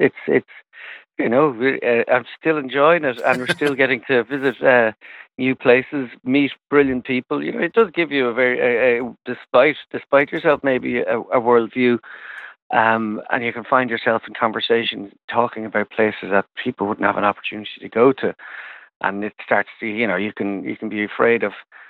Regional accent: Ireland; Well, we're definitely Irish.

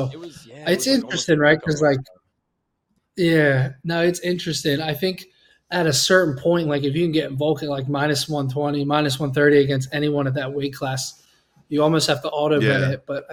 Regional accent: Pennsylvania, United States; Yeah, I'm a big Philly guy, too. I grew up in Pennsylvania.

